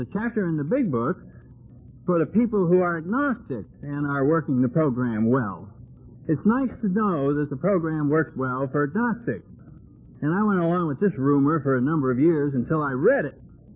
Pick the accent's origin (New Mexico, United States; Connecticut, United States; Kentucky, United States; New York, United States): Connecticut, United States; I came from Connecticut, and I thought, Vermont, my God, look how cold and north that is. And I'm from Connecticut, so you can see how what a reputation Vermont had.